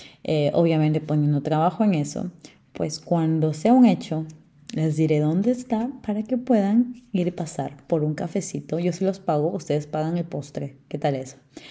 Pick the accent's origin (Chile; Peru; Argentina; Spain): Peru; Lima; tengo 26 años. Nací en el Perú, en la República del Perú. Crecí la mayoría de mi vida en Lima, la capital, la ciudad gris, llamada Panza de Burro también.